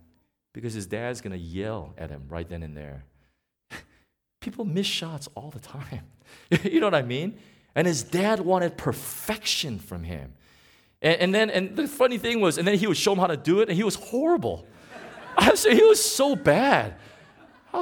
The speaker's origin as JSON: {"language": "English", "country": "United States", "said": "because I'm an American citizen. And so I'm very proud to be American. Even though Trump is in office, I'm still proud to be an American."}